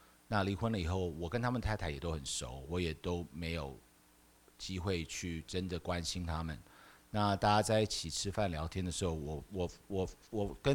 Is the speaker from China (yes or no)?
no; United States; 我也6年没看到他们了。那在这6年的期间，大家的生命中都发生了很多事情。2个是跟我一样在美国长大的台湾人